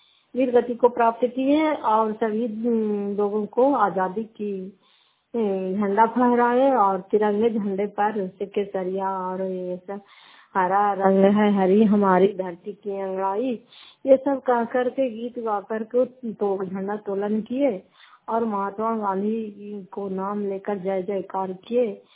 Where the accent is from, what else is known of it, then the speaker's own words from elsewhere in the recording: Fatehpur, Bihar, India; घर फतेहपुर पंचायत मकरौता, जिला नालंदा, करावता सराय ब्लॉक की निवासी हूँ।